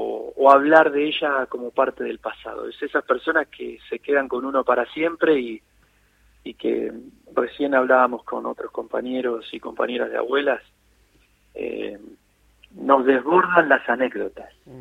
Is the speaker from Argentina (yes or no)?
yes; La Plata, Buenos Aires Province, Argentina; yo soy de La Plata, Delia también